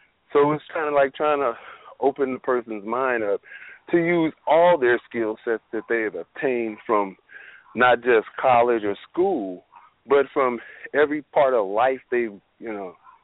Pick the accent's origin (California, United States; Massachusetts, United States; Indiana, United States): California, United States; I think I was on your show last week. I'm from the Bay Area.